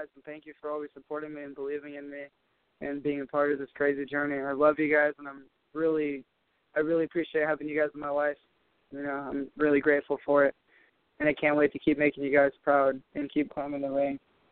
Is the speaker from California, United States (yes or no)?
yes; Oroville, California, United States; it was, like, everyone I grew up with in Oroville and everyone's parents